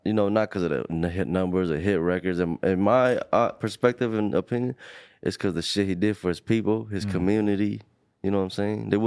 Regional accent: Long Beach, California, United States; And I told him, what's up, man? … from Long Beach.

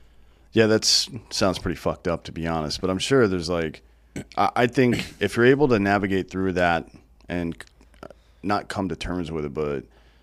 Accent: Southeast, United States; I grew up in the Pentecostal church in the Southeast, which is pretty similar, I guess.

